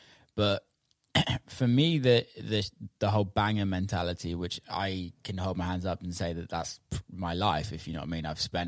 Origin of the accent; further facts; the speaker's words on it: United Kingdom; I had an amazing career in America, but then couldn't even get a show in my hometown in the UK.